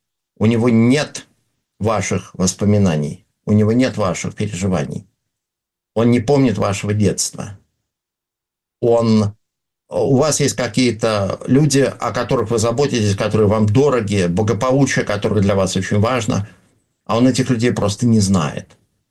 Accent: Severomorsk, Murmansk Oblast, Russia; Потому что я вырос в Североморске, там зимой северное сияние.

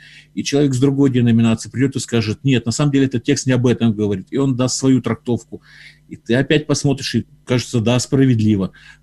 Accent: Russia; я же рос России, в Советском Союзе еще, потом в России

